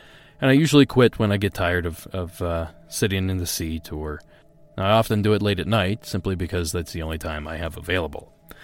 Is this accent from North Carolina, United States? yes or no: no; Ohio, United States; the following is Jeff's call from my home state of Ohio.